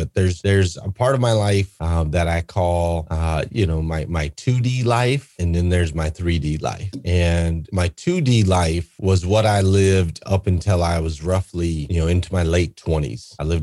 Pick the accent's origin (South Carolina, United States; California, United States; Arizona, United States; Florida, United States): Arizona, United States; Flagstaff; I grew up in Flagstaff, Arizona. I was a smart kid as far as like book smart.